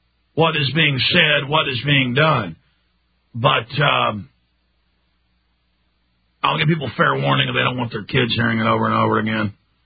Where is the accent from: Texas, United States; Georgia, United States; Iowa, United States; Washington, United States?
Texas, United States; in my experience growing up in Texas